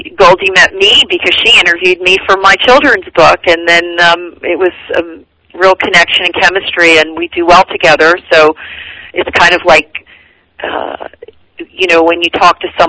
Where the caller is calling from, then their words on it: Northeast, United States; We're calling from the Northeast. We're in the Northeast, so it's fun.